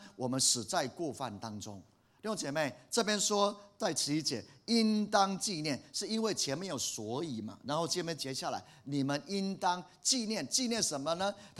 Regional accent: Taichung, Taiwan; 就是我们台湾人啊，就是我们华人啊，直接讲就讲台中人啊

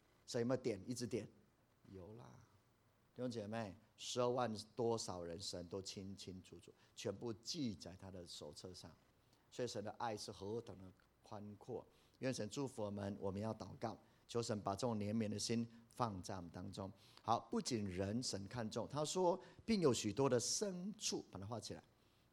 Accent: China; 到处我们中国人有啊，我们去美国到处都是啊

